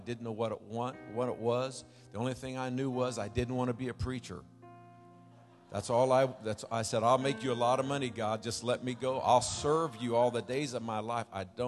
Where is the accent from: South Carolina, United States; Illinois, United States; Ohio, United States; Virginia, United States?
Illinois, United States; Centralia; I was born and raised in Centralia. I spent that's a huge city down in southern Illinois. The first 18 years of my life